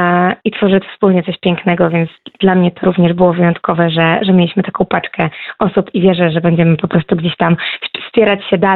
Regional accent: Lublin, Lublin Voivodeship, Poland; Ja jestem wasza, lublinianka.

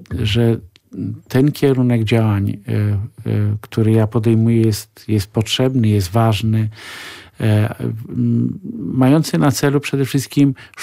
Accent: Biały Bór, West Pomeranian Voivodeship, Poland; moved away as an adult; now in Lublin, Poland; Tak, moje rodzinne strony to środkowe Pomorze, miejscowość Biały Bór, tam się urodziłem i tam spędziłem dzieciństwo.

